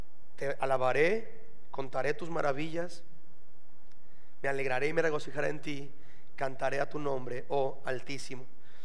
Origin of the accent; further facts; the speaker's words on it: Mexico; Los que somos clásicos mexicanos